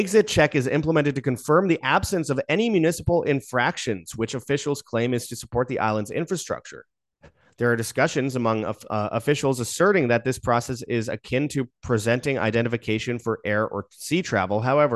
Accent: Winnipeg, Manitoba, Canada; I am Canadian. I'm from Winnipeg.

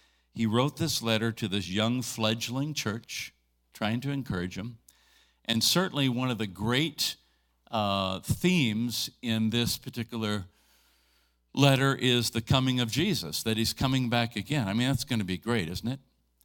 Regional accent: St. Helens, Oregon, United States; I spoke last week out in Columbia City, Oregon, where I grew up out in St. Helens.

